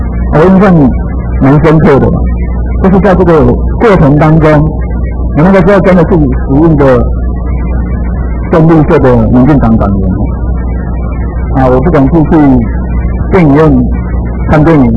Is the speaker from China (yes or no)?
no; Taiwan; 那我觉得我们台湾人是不是还要活在那个危机社会的阴影底下？